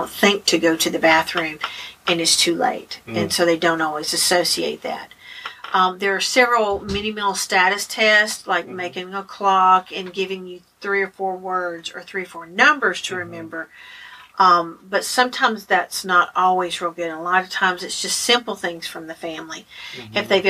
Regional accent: Martin, Tennessee, United States; Okay, I'm from Martin, Tennessee. Mm-hmm. Grew up here.

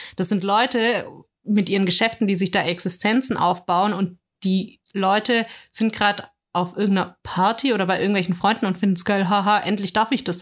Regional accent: Stuttgart, Baden-Württemberg, Germany; weil Stuttgart gehört so zu meiner Heimat

